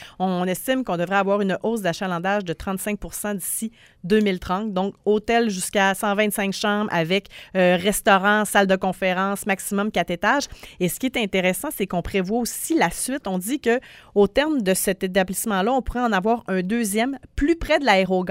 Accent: Quebec, Canada; On vient du Saguenay, là.

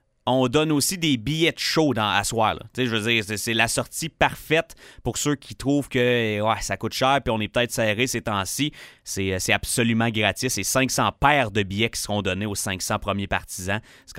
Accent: Val-d'Or, Quebec, Canada; Il y a quelques mois, j'avais fait l'animateur de foule dans mon coin de pays, à Val-d'Or

